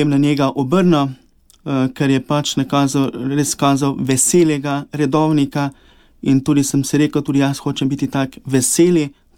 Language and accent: Slovenian; Ptuj, Drava, Slovenia; Preživljal sem otroštvo v okolici Ptuja, to je Grajena, to je 6 km oddaljeno iz Ptuja. Tam sem tudi hodil obiskoval v osnovno šolo, kasneje pa sem nadaljeval srednjo šolo na Ptuju.